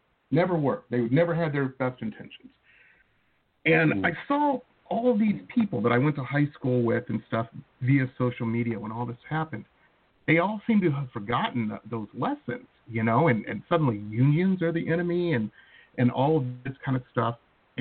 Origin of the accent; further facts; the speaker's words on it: Detroit, Michigan, United States; like I said, I grew up in Metro Detroit, and, you know, blue-collar town, and everybody I knew growing up, every family I knew, somebody worked in the factory